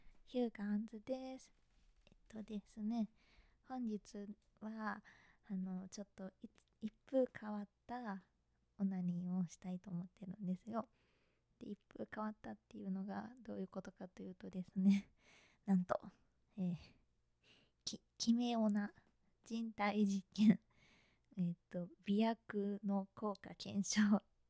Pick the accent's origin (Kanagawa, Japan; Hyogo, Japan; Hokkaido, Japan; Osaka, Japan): Kanagawa, Japan; まず出身地は神奈川県です。